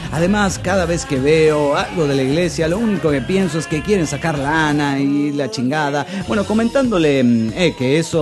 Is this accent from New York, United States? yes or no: no; Atlanta, Georgia, United States; de Atlanta, Georgia.